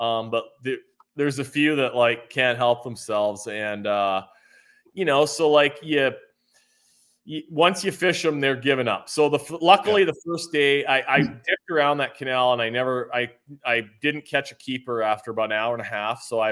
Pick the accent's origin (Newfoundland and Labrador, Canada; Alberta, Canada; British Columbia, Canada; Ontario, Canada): Ontario, Canada; Kenora; in my hometown, this tournament called the Kenora Bass International started in 1988.